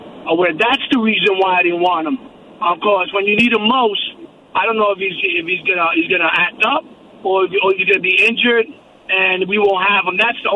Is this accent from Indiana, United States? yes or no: no; Brooklyn, New York, United States; That's the reason why, and I'm from Brooklyn, so I'm looking at it at a whole different level than anybody from the outside.